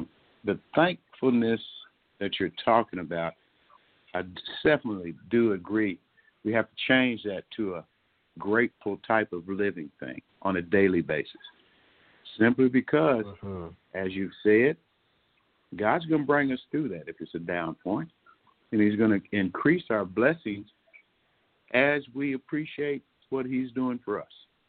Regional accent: Sacramento, California, United States; I'm originally from Sacramento, but today I happen to be in Indio, Southern California.

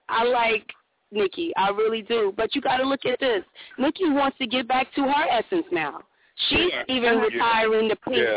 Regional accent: Brooklyn, New York, United States; also born or lived in Tennessee; I used to live in Tennessee, but I'm originally from Brooklyn.

